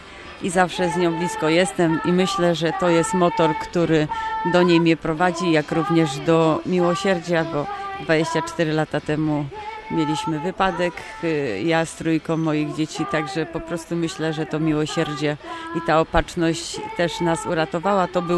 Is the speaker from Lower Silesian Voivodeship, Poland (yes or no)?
yes; Wrocław, Lower Silesian Voivodeship, Poland; jesteśmy aż z Wrocławia.